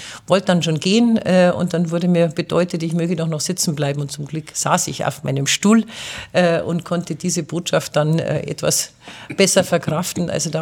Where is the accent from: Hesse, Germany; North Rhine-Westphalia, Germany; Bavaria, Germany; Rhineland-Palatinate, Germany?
Bavaria, Germany; Dauerhaft nicht, weil das ist meine Heimat, hier bin ich verwurzelt